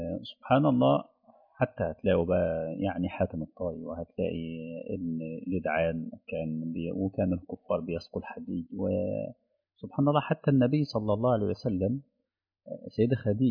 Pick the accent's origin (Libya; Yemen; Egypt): Egypt; مستشفى الدمرداش عندنا في مصر وقف